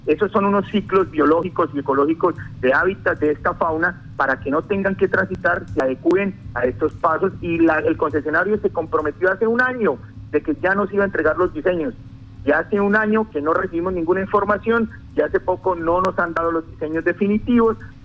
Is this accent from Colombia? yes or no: yes; Yopal, Casanare, Colombia; Los que somos de Yopal